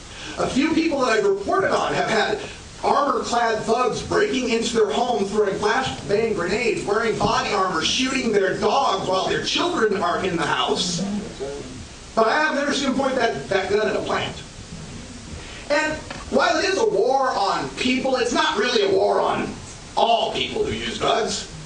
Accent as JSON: {"language": "English", "region": "Oregon", "country": "United States", "said": "Even in my home state of Oregon, where people think, oh, it's all hippy-dippy liberal love fest"}